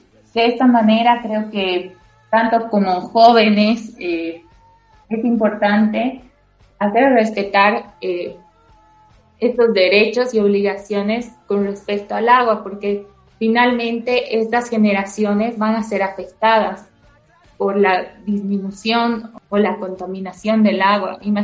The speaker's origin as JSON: {"language": "Spanish", "country": "Bolivia", "said": "como bolivianos deberíamos conocer."}